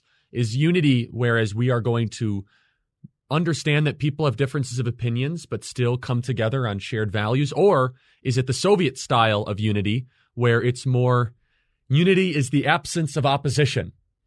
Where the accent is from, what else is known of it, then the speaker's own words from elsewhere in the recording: United States; I'm an American first.